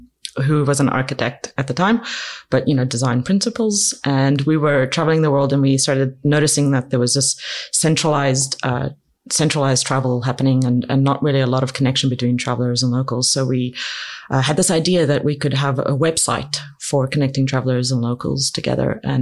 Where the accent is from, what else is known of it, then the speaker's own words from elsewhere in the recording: KwaZulu-Natal, South Africa; I grew up in South Africa in a small little town in the sugarcane country, just north of Durban. So about 2 hours north of Durban. It's a small little place.